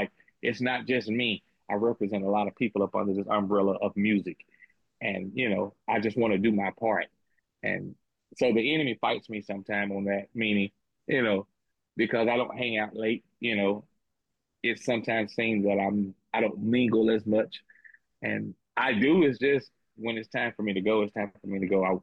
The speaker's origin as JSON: {"language": "English", "town": "Magnolia", "country": "United States", "tie": "born or raised there", "said": "I wanted my hometown to experience that. So I put the necessary time, the necessary money and effort into downtown Magnolia."}